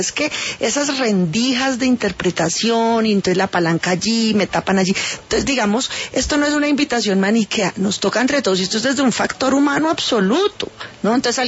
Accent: Colombia; Porque son cosas sensatas que nos unen como colombianos.

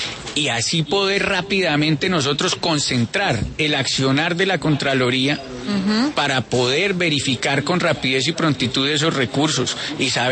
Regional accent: Pereira, Risaralda, Colombia; yo soy montañerito. Y vivo orgulloso, claro, de ser buen montañerito de acá de Pereira, sí. Digo que soy pereirano, montañero y provinciano a mucho honor.

